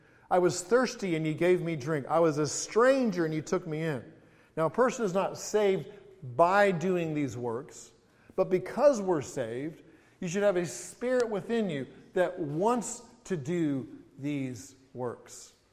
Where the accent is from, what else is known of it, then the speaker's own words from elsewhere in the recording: England, United Kingdom; growing up in England, it's so easy for me to get in that English brogue.